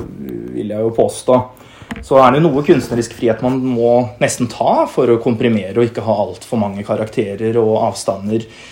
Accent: Kløfta, Akershus, Norway; Ja, jeg er fra Krøfta Ullensaker, og så slekta mi kom jo fra gammelt da, fra Røros opp ved Kongens Gruve.

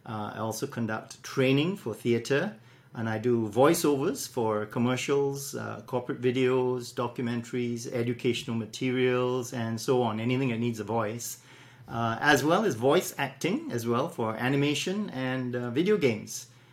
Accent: Kuantan, Pahang, Malaysia; I think we had a wonderful childhood growing up in Kuantan

